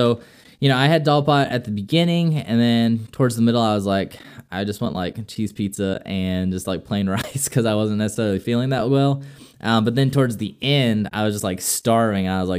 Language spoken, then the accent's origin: English; Arizona, United States; I mean, I'm from Arizona, and so, you know, I'm used to, you know, seeing mountains on a daily basis.